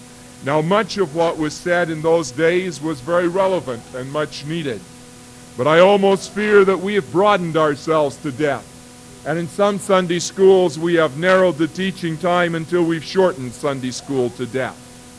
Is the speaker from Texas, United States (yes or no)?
no; Eldon, Iowa, United States; the Rock Island, which was the backbone of Eldon, Iowa, my hometown